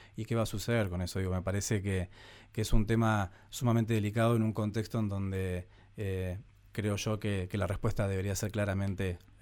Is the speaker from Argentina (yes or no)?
yes; General Roca, Río Negro, Argentina; como concejal, como roquense, como renegrino y como argentino